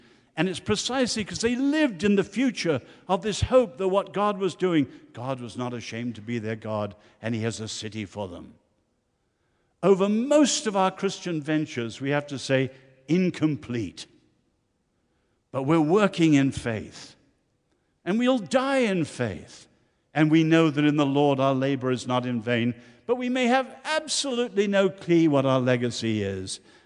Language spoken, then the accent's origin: English; Ireland; I'm an Irishman.